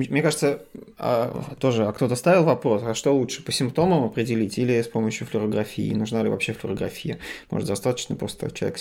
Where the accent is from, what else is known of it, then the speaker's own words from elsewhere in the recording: Russia; now in Finland; поскольку мы из России приехали, нам сказали, ну что, надо делать рентген